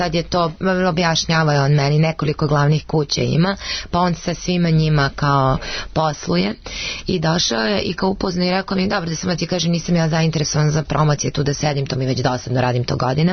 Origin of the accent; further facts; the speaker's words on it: Serbia; Dobro, rekao, ja sam iz Srbije